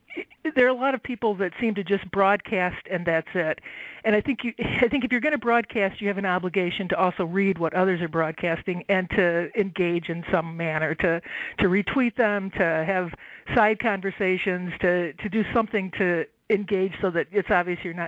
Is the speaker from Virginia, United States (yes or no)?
no; Chicago, Illinois, United States; I've been a lifelong resident of Illinois. I've been in Chicago for most of my life.